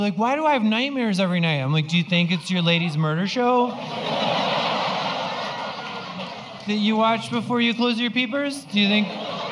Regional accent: Wisconsin, United States; Yeah, I grew up in Wisconsin, yeah.

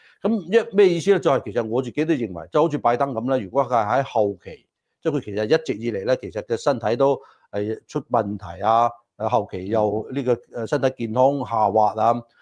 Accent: United States

